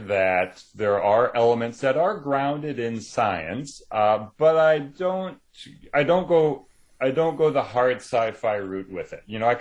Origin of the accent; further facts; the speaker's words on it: Canada; I think Canada on the world kind of gets ignored a lot, which means that I can just sort of be quietly back here writing away but we do get ignored a lot.